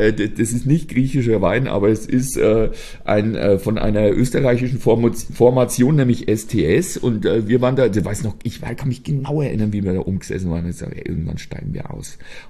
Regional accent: Germany; Ach Gott, bei uns nervt schon auch vieles, ja, in Deutschland, so unsere Art manchmal und so.

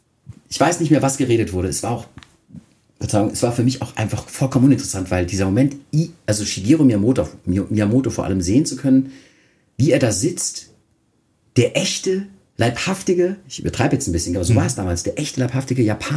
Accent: Klingelbach, Rhineland-Palatinate, Germany; wir kommen aus Klingelbach, so, also heißt das Dorf, aus dem ich damals kam.

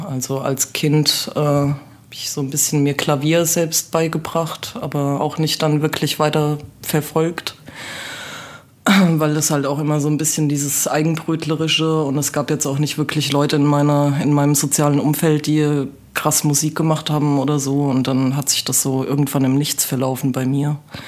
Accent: Jossgrund, Hesse, Germany; Ich bin aufgewachsen in einem schönen kleinen Dorf in der Gemeinde Josgrund. Das ist quasi so ungefähr halber Weg zwischen Gelnhausen, Hanau, am Rande zum Spessart. Also sehr idyllisch und sehr abgeschottet von der Außenwelt sozusagen.

